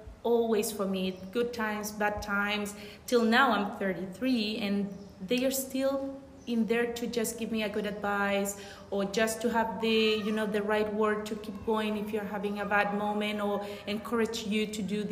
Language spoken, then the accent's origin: English; Concepción, Biobío, Chile; English is a second language; now in Auckland, New Zealand; I'm from Tilly. Well, Concepcion is the city that I born, but from Tilly, the country. I have been here for 3 years and something, and I'm here with, I have been living only in Auckland